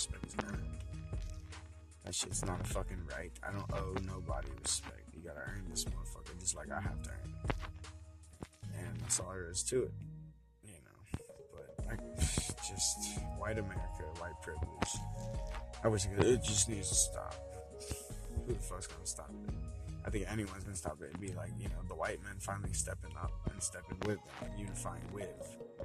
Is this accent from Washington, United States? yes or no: no; Miami, Florida, United States; I mean, I grew up in Miami. I'm grown in Miami. I was imported there and I was grown there, from Key Largo to West Palm Beach to my fucking Miami